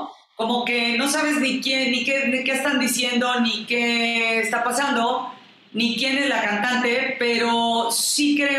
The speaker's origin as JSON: {"language": "Spanish", "country": "Mexico", "said": "me siento orgullosamente mexicana"}